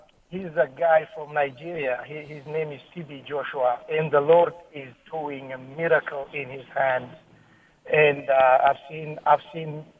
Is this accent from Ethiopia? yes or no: yes; Ethiopia; I'm originally from Ethiopia.